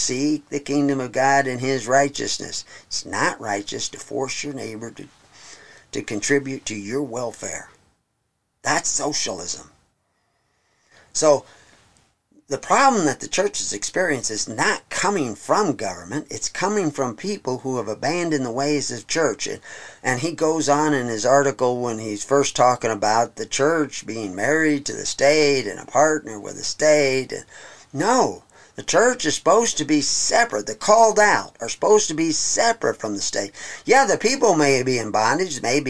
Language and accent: English; Texas, United States; but I was raised in Texas.